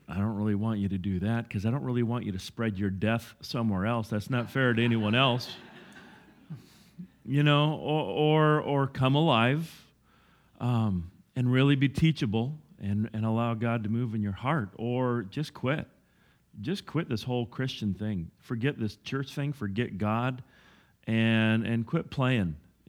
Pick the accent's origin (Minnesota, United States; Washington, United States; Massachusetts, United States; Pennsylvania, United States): Washington, United States; Cathlamet; Yeah, I am from Cathlamet